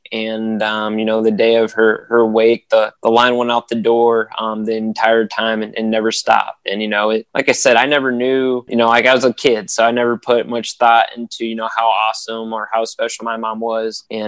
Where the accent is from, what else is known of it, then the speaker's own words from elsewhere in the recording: Cedar Rapids, Iowa, United States; Yeah, I grew up in Cedar Rapids and I still go back there all the time. All my family and friends still live back there